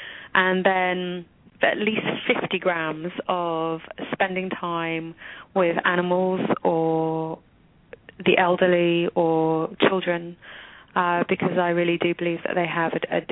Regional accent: England, United Kingdom; now in United States; the traditions and the beliefs that I have acquired as an English person, while examining and exploring the values and the beliefs and the traditions of Americans

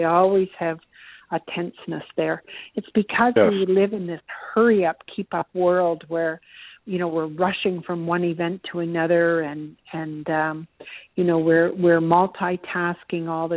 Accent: Canada; And the .ca is for Canada, because I'm from Canada.

